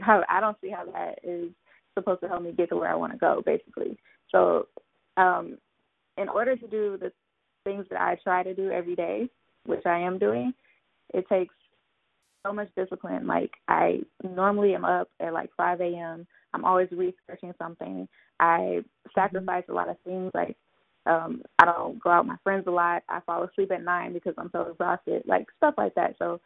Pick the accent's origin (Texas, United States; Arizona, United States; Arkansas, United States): Texas, United States; Houston; moved away as an adult; now in Los Angeles, United States; I am an entrepreneur in Los Angeles, California. I am from Houston, Texas. When I was 24 years old, I dropped everything.